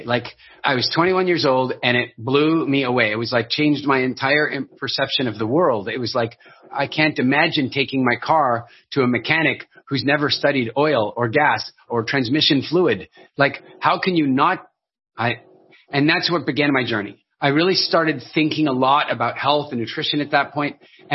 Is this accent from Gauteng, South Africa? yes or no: yes; Pretoria, Gauteng, South Africa; born there; Ek is 'n Afrikaner. You know, I was born in Pretoria. I know I don't sound like it, but … Like I'm about as Afrikaans as you can get from a DNA perspective.